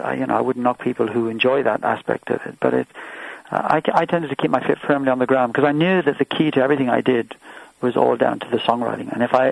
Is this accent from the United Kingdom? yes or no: yes; England, United Kingdom; my own country, which was where I was brought up in England.